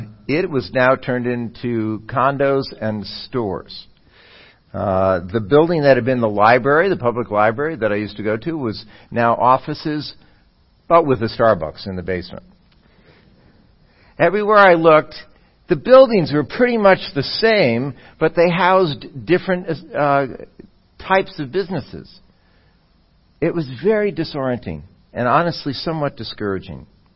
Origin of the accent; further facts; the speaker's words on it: Westport, Connecticut, United States; I went to my hometown, which is Westport, Connecticut. And I hadn't been there for some time, really, to look around.